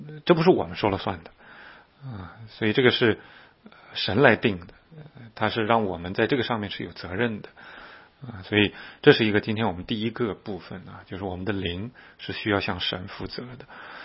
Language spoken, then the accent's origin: Chinese; China; 一个不孝敬父母的孩子我们都会管他叫畜生，这是我们中国人都会这么讲的。